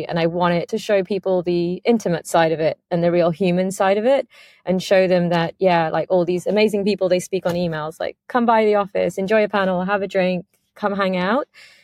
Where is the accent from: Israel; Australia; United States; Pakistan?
Pakistan; I'm a Pakistani woman